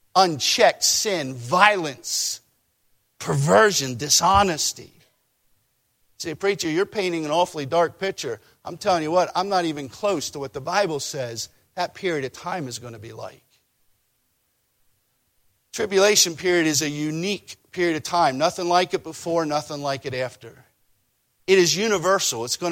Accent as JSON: {"language": "English", "region": "Pennsylvania", "country": "United States", "tie": "born or raised there", "said": "I grew up outside of Philadelphia."}